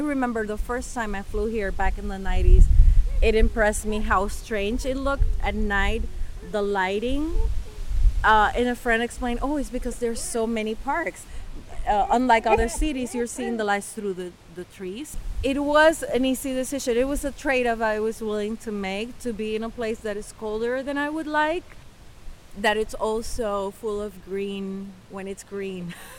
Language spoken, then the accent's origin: English; Puerto Rico; I'm originally from Puerto Rico.